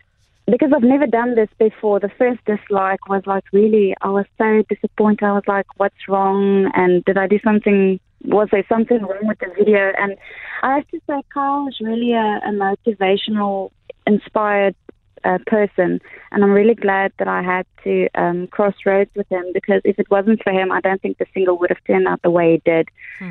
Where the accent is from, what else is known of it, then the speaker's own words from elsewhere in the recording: Sabie, Mpumalanga, South Africa; also born or lived in Cape Town; Well, I was born in Sabi and I did my matric in Nelspruit.